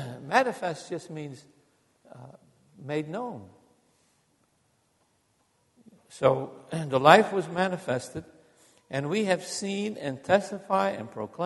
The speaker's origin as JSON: {"language": "English", "country": "Portugal", "said": "I'm from Portugal, and we like to hug people"}